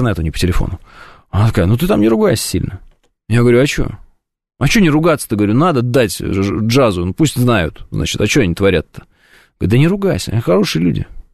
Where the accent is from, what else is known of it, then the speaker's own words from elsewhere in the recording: Russia; куда бы я поехал бы из России, понимаю, что все остальные страны, они наполнены теми же самыми проблемами, что и наша страна